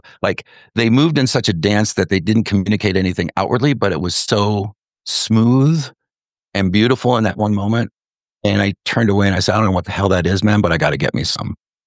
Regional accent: Hammond, Indiana, United States; From where I grew up in Hammond, Indiana, I understood that if I wanted to be a chef, I had to kind of hop jobs

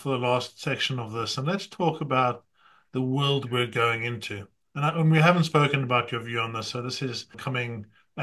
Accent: Zimbabwe; born there; also born or lived in South Africa; from when I was born in Zimbabwe or how I traveled into South Africa

